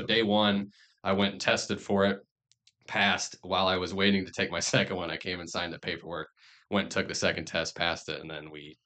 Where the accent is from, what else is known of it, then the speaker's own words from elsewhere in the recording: Peoria, Illinois, United States; born and raised in Peoria as well. Been here my entire life, only went to school about an hour away.